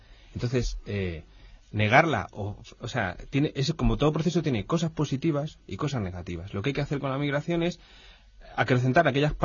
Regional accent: Spain; nosotros como españoles

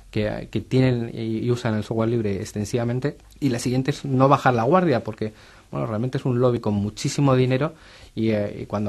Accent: Extremadura, Spain; yo digo que soy extremeño

